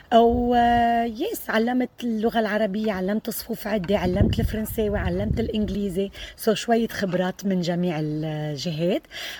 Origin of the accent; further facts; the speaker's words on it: Lebanon; now in Australia; أو أنا إنساني هاجرت من لبنان لأستراليا صار لي حوالي 33 سنة، ورجعت درست هون